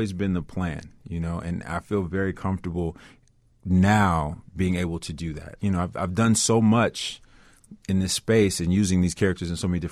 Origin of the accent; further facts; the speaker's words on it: Chicago, Illinois, United States; I grew up on the South Side of Chicago.